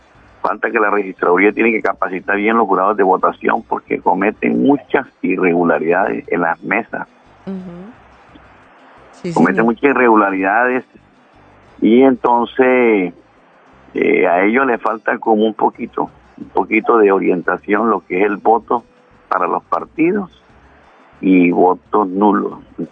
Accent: Cartagena, Bolívar, Colombia; now in La Gloria, Colombia; No, yo soy cartagenero, pero vivo aquí en La Gloria, Cesar, en un municipio muy importante, a orilla del majestuoso río de la Magdalena.

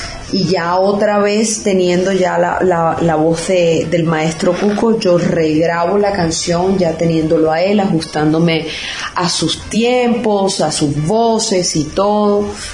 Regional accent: Barranquilla, Atlántico, Colombia; es una canción creada por él para mi tierra Barranquilla

